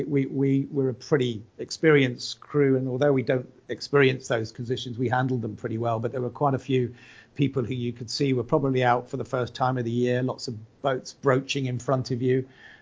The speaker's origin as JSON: {"language": "English", "region": "South East England", "country": "United Kingdom", "tie": "born or raised there", "said": "we're all English. We sort of know the Solent. We've grown up there. I personally have been here for about 23 years"}